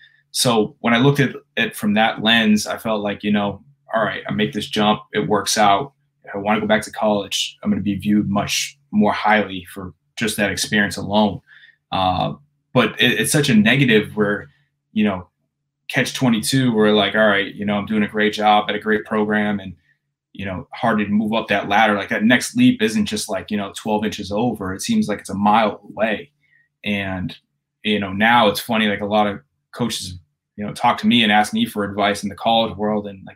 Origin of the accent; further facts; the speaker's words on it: Boston, Massachusetts, United States; I'm from Boston, grew up there, you know, making a good living